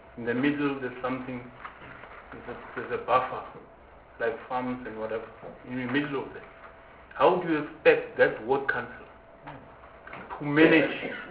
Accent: Gauteng, South Africa; communities, and I'm saying I'm coming from Gauteng.

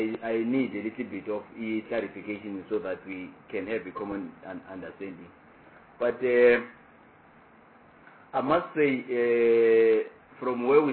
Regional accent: Nkomazi, Mpumalanga, South Africa; I'm from Mpumalanga, I'm from Komazi, and Malelane is in Komazi

